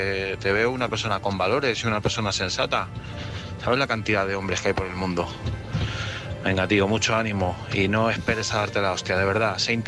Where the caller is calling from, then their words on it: Madrid, Community of Madrid, Spain; de Madrid.